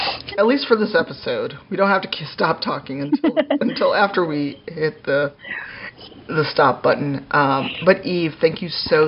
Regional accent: United States; But it could also be a cultural issue of what they see as strong is not what I, as an American black woman, would see as a strong character.

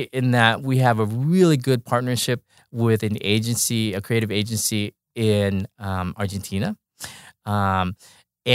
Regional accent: California, United States; Well, Rochelle and I are both Southern California people. I grew up in Orange County

